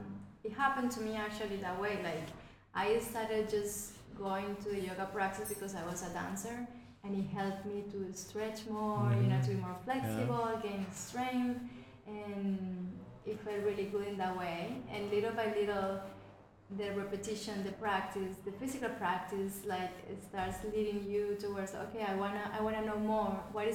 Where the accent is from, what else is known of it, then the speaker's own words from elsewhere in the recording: Colombia; of course, and I'm from Colombia and I do it